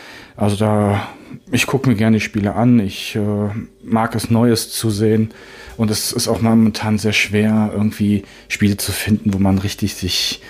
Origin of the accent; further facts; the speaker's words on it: Düsseldorf, North Rhine-Westphalia, Germany; now in Fulda, Germany; ich bin 39 Jahre, spätdiagnostizierter Autist und gebürtig aus Düsseldorf. Aktuell lebe ich in Hessen in der Nähe von Fulda